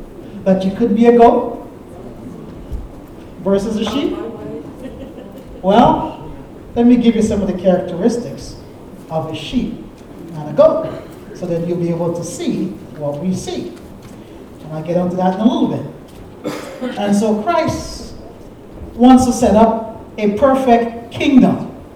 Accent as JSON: {"language": "English", "country": "Guyana", "tie": "born or raised there", "said": "I grew up in Guyana, and we have sheep and goats all the time."}